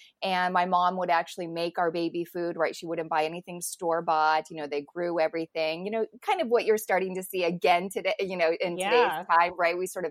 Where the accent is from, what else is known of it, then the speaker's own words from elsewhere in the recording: California, United States; And we grew up in Southern California.